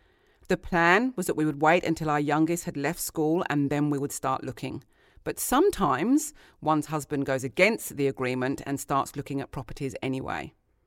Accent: South East England, United Kingdom; I grew up in Kent, which is known as England's country garden. I grew up playing in and around farms and paddocks.

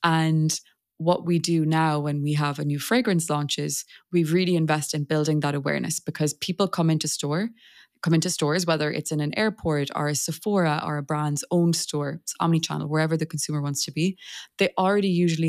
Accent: Ireland; moved away; also born or lived in Paris / Geneva; I'm originally from Ireland, but I've been living in Paris and Geneva and soon Paris again for the last 10 or so years.

